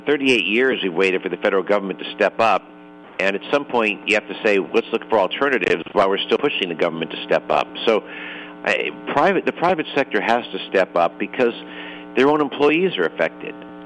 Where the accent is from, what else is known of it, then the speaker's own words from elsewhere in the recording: Los Angeles, California, United States; I grew up in Los Angeles, and yet I wrote about places I had never went to when I grew up in there